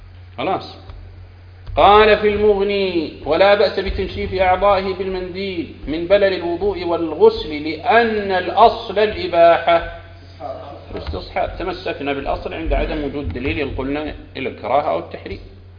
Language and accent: Arabic; Saudi Arabia; الآن عندنا في بلادنا المملكة العربية السعودية